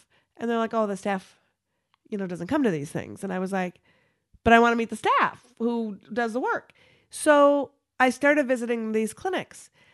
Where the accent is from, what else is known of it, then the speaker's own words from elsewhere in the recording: Minnesota, United States; So I'm from Minnesota originally. So I packed up my two dogs and I rented a van and I drove from Brooklyn to Minnesota in the winter of 2011.